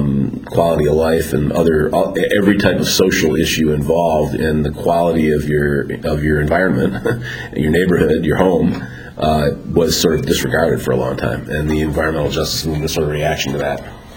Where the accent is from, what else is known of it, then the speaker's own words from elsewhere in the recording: Trenton, Michigan, United States; I grew up downriver in Trenton, went to Trenton High School, went to the University of Michigan Residential College in the late 70s